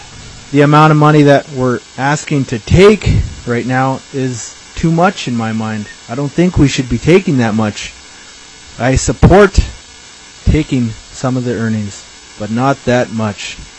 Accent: Juneau, Alaska, United States; I'm here from Juneau.

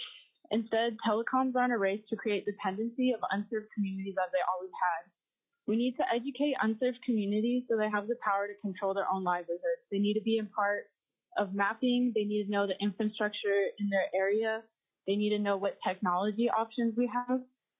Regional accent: Rampart, Alaska, United States; I am from Rampart, Alaska, and for the first time, the Wi-Fi has been turned on there by United Utilities, a GCI company

